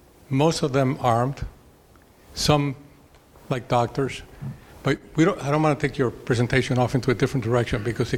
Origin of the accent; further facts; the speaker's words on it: Venezuela; most people here don't know that I was born and raised in Venezuela.